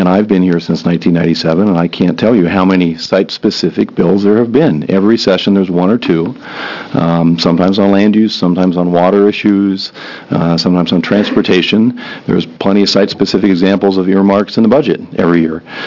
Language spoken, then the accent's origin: English; Redmond, Oregon, United States; I grew up in Redmond. I am in Redmond frequently.